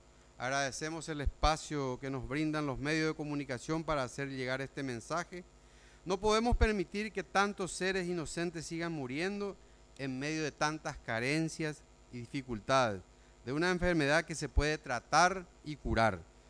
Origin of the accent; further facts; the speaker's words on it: Paraguay; Es la principal experiencia que vamos a compartir como paraguayos con la participación en la cumbre, como participantes en la cumbre.